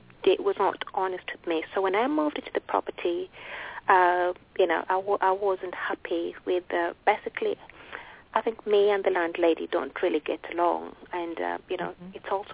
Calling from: England, United Kingdom; I'm calling from England.

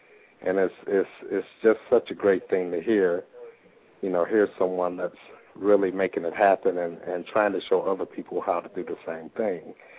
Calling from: New Jersey, United States; I'm from New Jersey.

